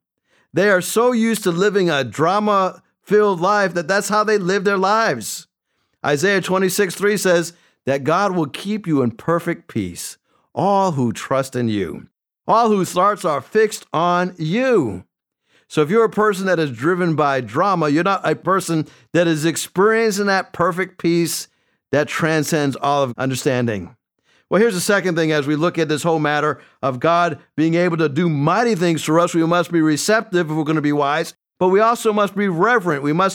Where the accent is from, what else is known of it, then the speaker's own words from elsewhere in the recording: Massachusetts, United States; I am originally from Massachusetts. And living up in New England was a great place to live